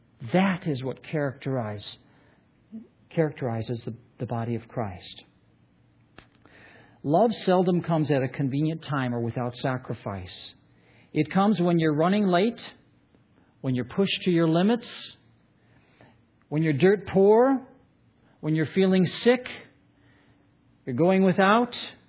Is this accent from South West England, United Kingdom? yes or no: no; Scotland, United Kingdom; I'm Scottish, that's why I put myself forward.